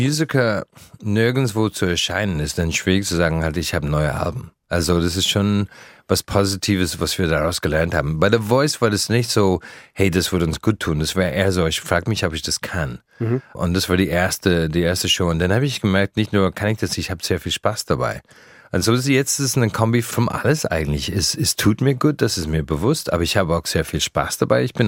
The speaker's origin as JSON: {"language": "German", "country": "Ireland", "second_language": "German", "said": "Ich meine, ich komme aus Irland."}